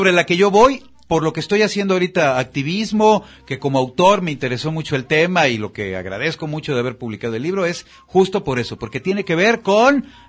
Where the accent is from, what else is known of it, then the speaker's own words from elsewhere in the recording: Mexico City, Mexico; Es que sabes, yo lo pienso como chilango, como cotorreo.